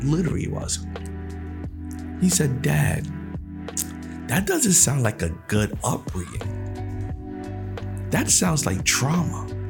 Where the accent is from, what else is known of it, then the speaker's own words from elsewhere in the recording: New York City, New York, United States; I think this happens to a lot of New Yorkers, we convince ourselves that growing up in New York is the way. That nobody gets raised better than us. Because we're from the hood.